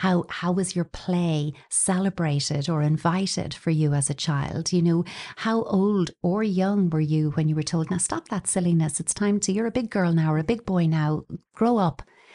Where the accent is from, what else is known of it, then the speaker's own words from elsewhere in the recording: Ireland; you know, in Ireland, we're speaking English primarily to our children.